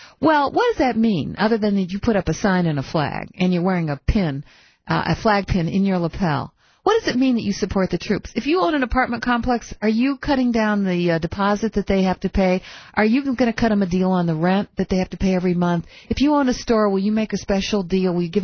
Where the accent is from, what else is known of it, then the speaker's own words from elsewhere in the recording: Michigan, United States; I know this because Whirlpool is headquartered in my hometown in Michigan.